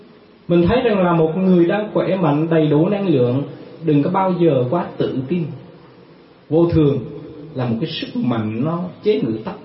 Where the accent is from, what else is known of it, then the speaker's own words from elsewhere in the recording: Bình Định, Vietnam; Cách đây vài tháng ở tại Bình Định, quê hương chúng tôi đó, ở tại thành phố Quy Nhơn